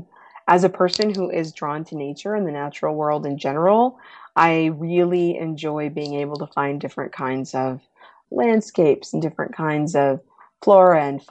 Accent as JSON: {"language": "English", "region": "Texas", "country": "United States", "tie": "born or raised there", "said": "But I grew up in Texas, and I've spent quite a lot of time in Texas, although I don't sound like it most of the time, according to most people, unless I'm really mad."}